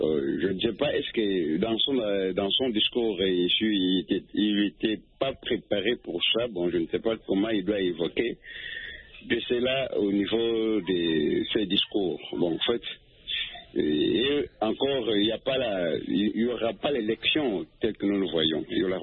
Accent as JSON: {"language": "French", "country": "DR Congo", "said": "Je suis congolais."}